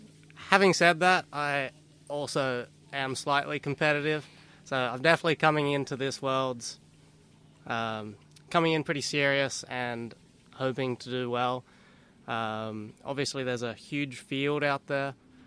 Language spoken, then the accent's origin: English; Australia; now in United States; I've been living in the US. So I try to make that clear as soon as I talk to anybody and they know I'm Australian